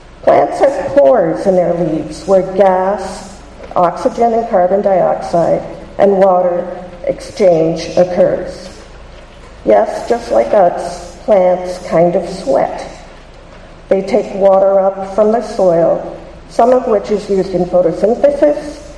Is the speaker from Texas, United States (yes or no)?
no; Plainfield, Massachusetts, United States; I'm from Plainfield, Massachusetts.